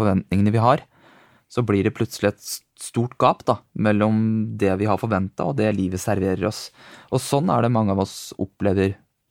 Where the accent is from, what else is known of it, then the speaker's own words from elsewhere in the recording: Gjøvik, Innlandet, Norway; Jeg vokste opp på Gjøvik da, og hatt min barndom her.